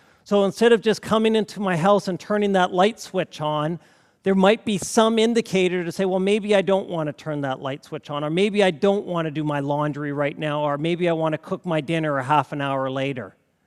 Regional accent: Alberta, Canada; I'm from Alberta, University of Calgary.

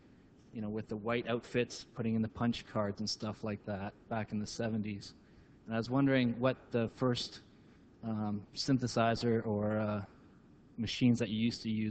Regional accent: Waterloo, Ontario, Canada; when I grew up here in Waterloo

